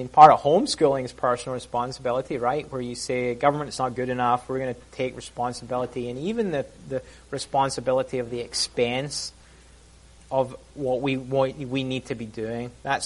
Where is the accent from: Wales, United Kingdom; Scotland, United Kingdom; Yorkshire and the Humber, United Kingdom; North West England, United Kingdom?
Scotland, United Kingdom; partly because I'm Scottish, and we have, and as I mentioned in the talk yesterday, we have massive health problems in Scotland